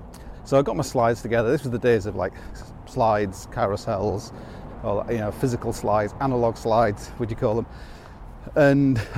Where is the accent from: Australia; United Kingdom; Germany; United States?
United Kingdom; Hull, Yorkshire and the Humber; Like when I grew up in Hull, and I knew a lot of, before I left